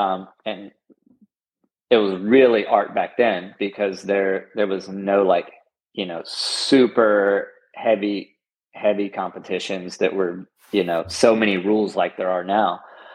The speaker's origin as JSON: {"language": "English", "region": "Louisiana", "country": "United States", "said": "I was from Louisiana, and a lot of the industry was in California"}